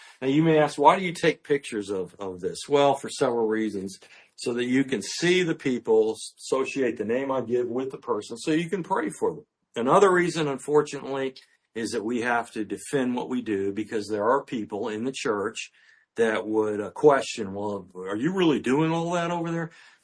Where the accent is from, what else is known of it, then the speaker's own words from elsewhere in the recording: Dallas, Texas, United States; When she learned I was from Dallas, Texas, she beamed with excitement